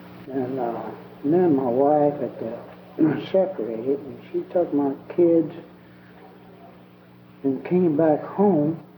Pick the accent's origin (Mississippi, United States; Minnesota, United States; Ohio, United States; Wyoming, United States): Mississippi, United States; I was born at, what they call Beat 5 back out in this part of country back here. Of course, I think that's still in Neshoba County. And I have been raised in Neshoba County.